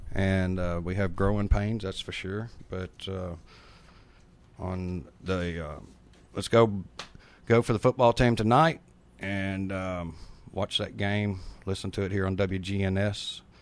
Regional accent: Murfreesboro, Tennessee, United States; I'm proud to say I'm from Murfreesboro, Tennessee.

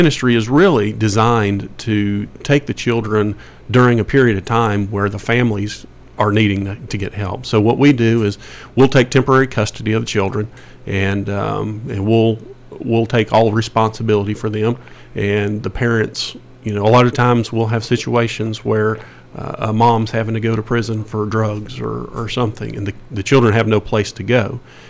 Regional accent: Murfreesboro, Tennessee, United States; I grew up in Murfreesboro, so I was very familiar with the home.

